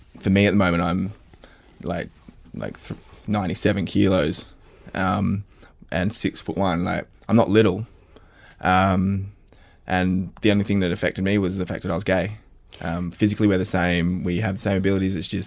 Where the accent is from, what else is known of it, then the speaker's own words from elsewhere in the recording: New South Wales, Australia; as a gay guy growing up outside of Sydney